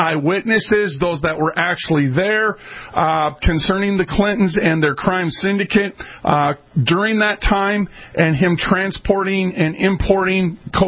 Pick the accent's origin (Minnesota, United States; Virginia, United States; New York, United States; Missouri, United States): Minnesota, United States; Minneapolis; also born or lived in St. Paul; I was raised in Minneapolis and St. Paul. I moved 37 times. We were always in the welfare level status amongst the people.